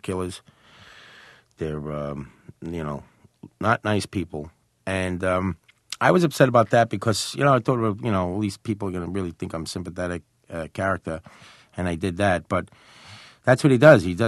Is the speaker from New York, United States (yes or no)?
yes; Brooklyn, New York, United States; I'm from Brooklyn also